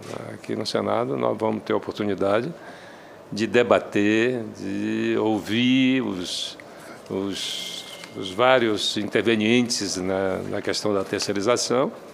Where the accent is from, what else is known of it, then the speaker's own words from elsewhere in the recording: Amapá, Brazil; Eu moro no Amapá, eu sou do Amapá, e ali a gente faz fronteira com a Guiana Francesa.